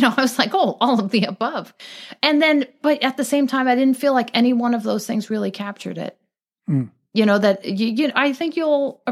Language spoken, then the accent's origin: English; Long Island, New York, United States; we used to have them growing up on Long Island.